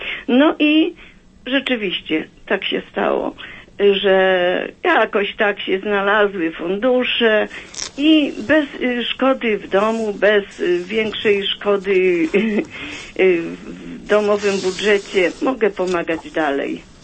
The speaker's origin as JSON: {"language": "Polish", "region": "Silesian Voivodeship", "country": "Poland", "said": "jestem z Pyrgi Małej, koło Żywca."}